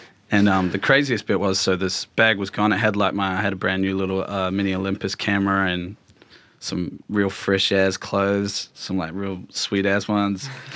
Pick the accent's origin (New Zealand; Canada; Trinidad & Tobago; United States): New Zealand; And we're from New Zealand, which is like anywhere you can get to the beach in like an hour.